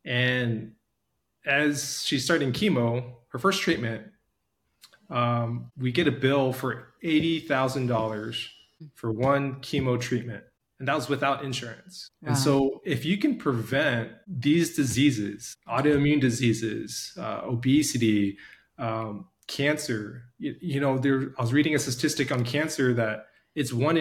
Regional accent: Missouri, United States; I grew up on kimchi breakfast, lunch, and dinner. I'll bring it to school sometimes. And growing up in Missouri, I got made fun of.

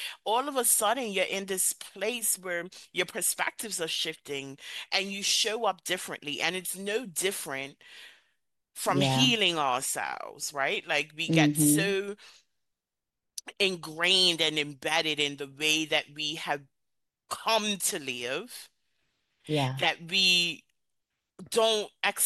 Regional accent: Bermuda; also born or lived in Spain; I'm originally from Bermuda, lived in Bermuda for so long, you are surrounded by conditioning

